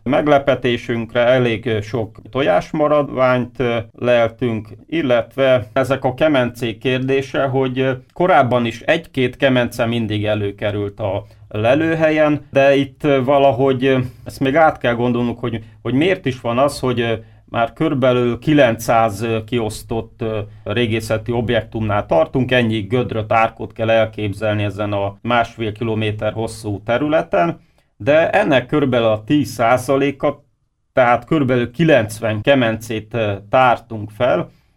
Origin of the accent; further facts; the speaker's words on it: Hungary; tudjuk róla, hogy magyarok vagyunk, lovas nemzet